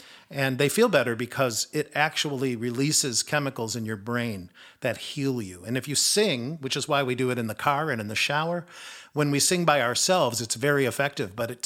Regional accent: Detroit, Michigan, United States; since you were just talking about my hometown of Detroit, which, gets a pretty bad rap in the world, but it's a great place to live.

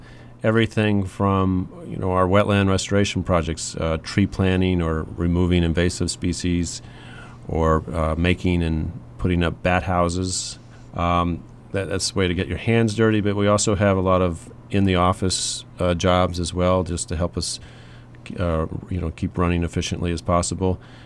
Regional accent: California, United States; born there; No, I'm not. I was a Navy brat. I was born in California, but I've been here for 28 years.

